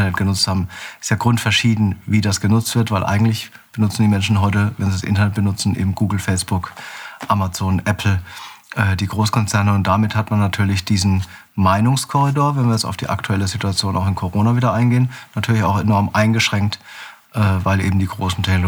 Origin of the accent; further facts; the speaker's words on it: Bavaria, Germany; moved away as an adult; also born or lived in Stuttgart; eigentlich bin ich aufgewachsen auf einem ganz kleinen Dorf in Unterfranken. Bin dort zur Schule gegangen, habe dann mit 18 bin ich nach Stuttgart gegangen